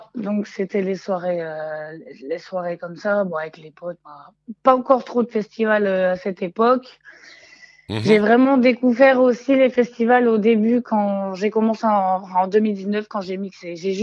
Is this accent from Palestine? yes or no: no; northern France, France; Du nord de la France